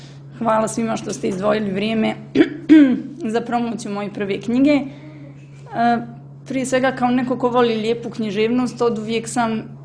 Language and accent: Serbian; Banja Luka, Republika Srpska, Bosnia & Herzegovina; u Banja Luci, odakle sam ja porijeklom